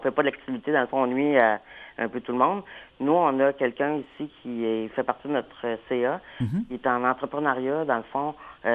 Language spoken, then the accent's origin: French; Quebec, Canada; Moi, personnellement, c'est que je viens de la région, je viens du Bas-Saint-Laurent.